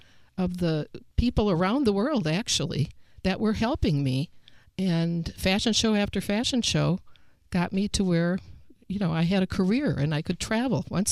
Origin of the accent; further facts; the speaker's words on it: Milwaukee, Wisconsin, United States; also born or lived in Indianapolis; From Milwaukee. Right. And when I moved down to Indianapolis, I didn't know anybody here.